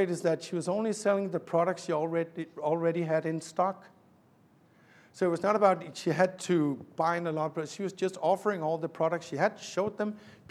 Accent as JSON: {"language": "English", "town": "Roskilde", "region": "Zealand", "country": "Denmark", "tie": "born or raised there", "said": "a very small store in my hometown in Roskilde"}